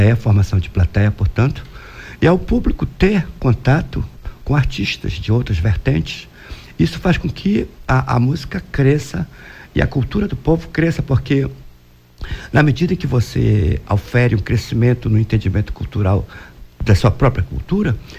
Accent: Pará, Brazil; Nós estamos aqui em São do Norte, sou do Marajó

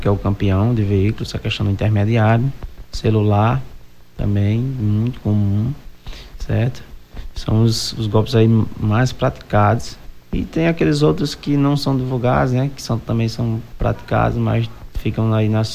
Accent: Rio Grande do Norte, Brazil; now in Acre, Brazil; Sou potiguar e agora acreano, né? Estou aqui há 2 anos, já me sinto em casa.

